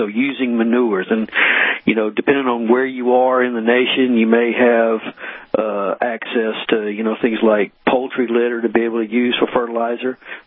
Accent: the South, United States; I grew up in the South, and I am living right now in Tennessee just about as far north as I want to live

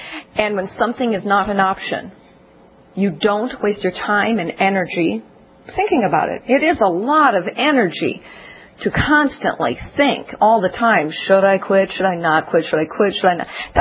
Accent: Minneapolis, Minnesota, United States; It was 1974. I was growing up in Minneapolis, Minnesota.

